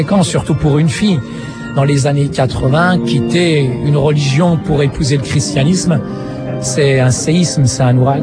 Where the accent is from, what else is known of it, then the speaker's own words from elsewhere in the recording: Morocco; au Maroc, il y a une forte communauté marocaine chrétienne encore aujourd'hui. Je pense que la même histoire aurait pu m'arriver aussi dans mon pays d'origine